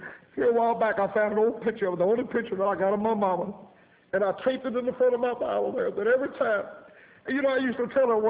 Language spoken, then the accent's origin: English; Louisiana, United States